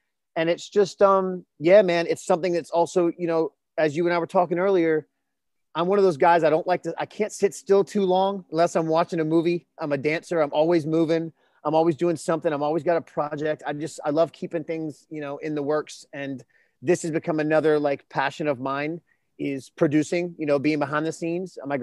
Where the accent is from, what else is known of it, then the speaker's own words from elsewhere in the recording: the South, United States; Again, I'm from the South, man.